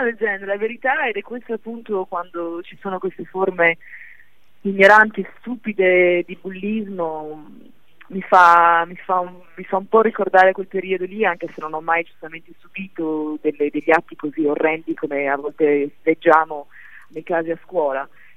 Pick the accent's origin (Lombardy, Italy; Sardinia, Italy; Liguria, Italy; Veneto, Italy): Sardinia, Italy; Beh, sono sarda, per cui è estremamente importante, anche l'occhio, il malocchio e tutte queste cose qua sono impregnata nella mia cultura